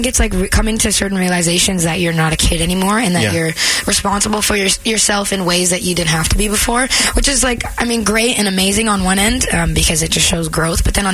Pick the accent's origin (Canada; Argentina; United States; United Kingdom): Canada; Not only are you from the same place as, which is great because there's something about being Canadian that you just kind of bond with already